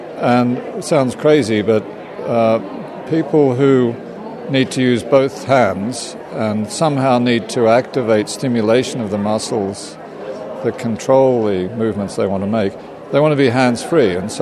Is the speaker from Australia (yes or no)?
yes; Australia; also born or lived in London, England; now in United States; I'm originally from Australia, but my wife and I decided to come from London